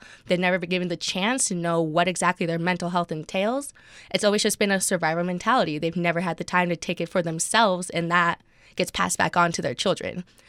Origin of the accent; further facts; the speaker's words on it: Idaho, United States; And I think it's especially more difficult with Hispanic families, for example, just growing up in Idaho.